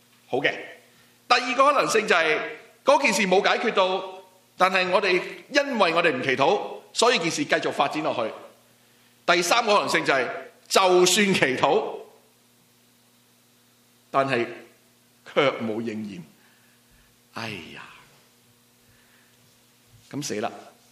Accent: Hong Kong; 作为一个在香港土生土长的人

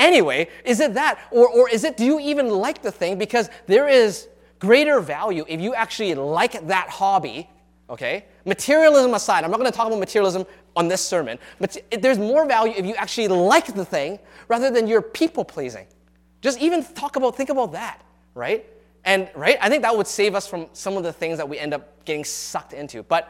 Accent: North Delta, British Columbia, Canada; when I grew up in North Delta, the safe place outside of Surrey, right?

